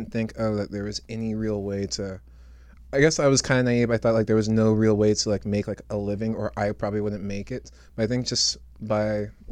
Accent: Lakewood, New Jersey, United States; born there; also born or lived in New York / Charleston, South Carolina; now in San Gabriel, United States; So I was born in Lakewood, New Jersey, then moved to New York for a bit, then moved to South Carolina, Charleston, South Carolina, then moved out here to San Gabriel.

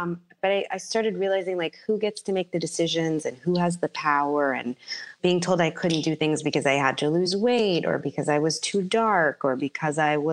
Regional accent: Bronx, New York, United States; you know, I'm from the Bronx.

